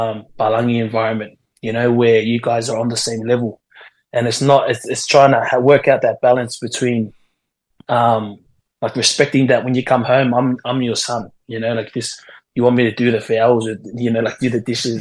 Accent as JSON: {"language": "English", "country": "Australia", "tie": "born or raised there", "said": "growing up in Australia was, like, we go to a Samoan church, like a Samoan Epakasa church in Sydney. And we're still there, you know, to this day."}